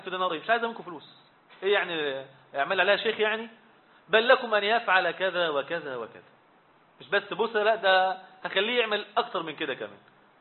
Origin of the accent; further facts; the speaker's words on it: Zagazig, Sharqia Governorate, Egypt; يعني مثلا ما نقول مثلا عندنا في الزقازيق أكلة حلوة جدا الناس تحبها